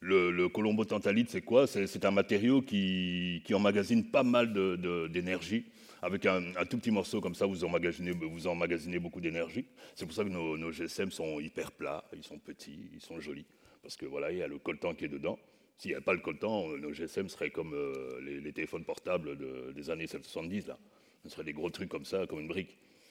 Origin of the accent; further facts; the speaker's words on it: DR Congo; Il ne faut pas croire, je suis congolais, je vois le Rwanda à côté de moi